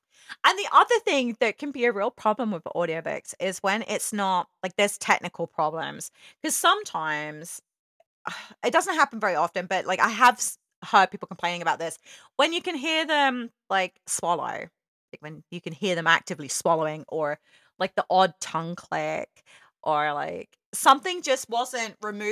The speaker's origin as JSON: {"language": "English", "region": "England", "country": "United Kingdom", "said": "because being English, like, we talk really fast."}